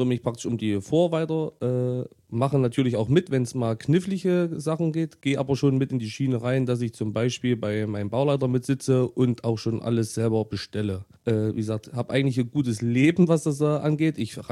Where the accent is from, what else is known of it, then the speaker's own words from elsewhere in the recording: Herrengosserstedt, Saxony-Anhalt, Germany; Also, ich komme aus Herrengosserstädt. Das ist ein kleines Dörfchen südlich Sachsen-Anhalt, zur Grenze zu Thüringen.